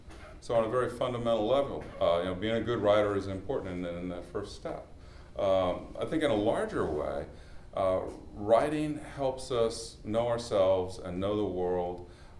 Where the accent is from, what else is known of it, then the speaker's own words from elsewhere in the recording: Iowa, United States; I'm a Midwesterner. I was raised in Iowa. My father and his family are from Valdosta, Georgia.